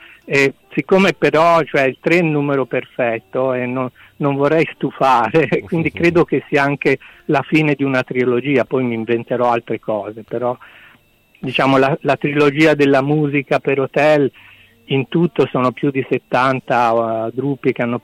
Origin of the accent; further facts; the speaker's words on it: Tuscany, Italy; fra Viareggio e Pisa, insomma delle mie parti, coinvolgere anche gruppi giovani, esordienti della mia zona